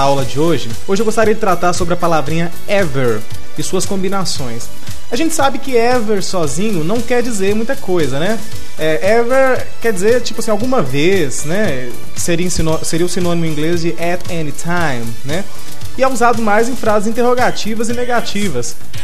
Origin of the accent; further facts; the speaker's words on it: Minas Gerais, Brazil; Como sou mineiro, fiz aquele pãozinho de queijo